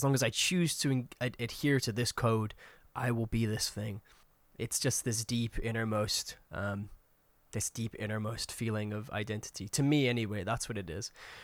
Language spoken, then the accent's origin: English; Yorkshire and the Humber, United Kingdom; I grew up in West Yorkshire, that's where I'm from